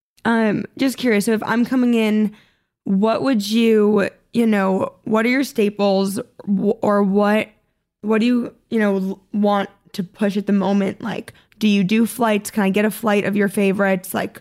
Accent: New Jersey, United States; from New Jersey.

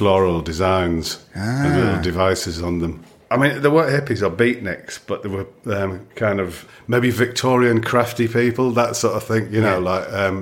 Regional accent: Darlington, North East England, United Kingdom; also born or lived in Leeds; And then we moved to Darlington

